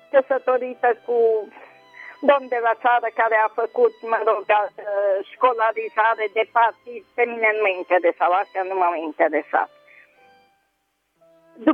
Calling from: Deva, Hunedoara County, Romania

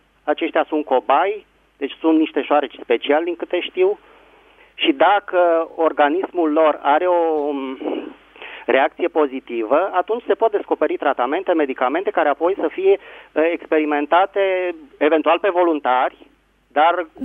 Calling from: Bucharest, Romania; din București.

